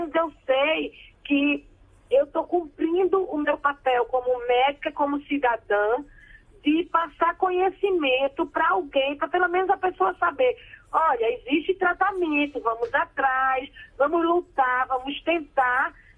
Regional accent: Northeast Region, Brazil; Eu sou do Nordeste... Eu moro em Recife

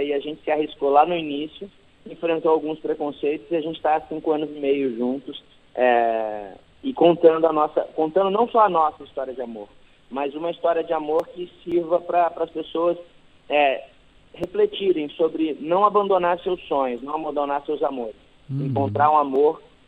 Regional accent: Palmas, Tocantins, Brazil; Eu não sou do Rio de Janeiro, né? Eu sou de Palmas, Tocantins.

